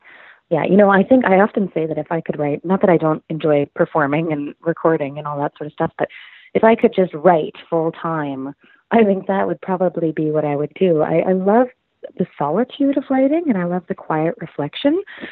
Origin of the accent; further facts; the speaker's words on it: Saskatoon, Saskatchewan, Canada; when I was living out there, because I'm originally from Saskatoon.